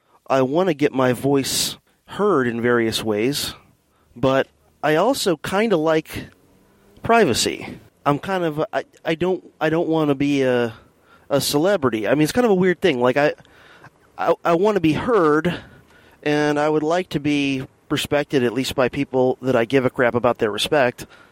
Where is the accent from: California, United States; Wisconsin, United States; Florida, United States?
Florida, United States; also born or lived in Miami; I was born in September of 1981 in Miami, Florida. I lived in the Miami area until I was partway through first grade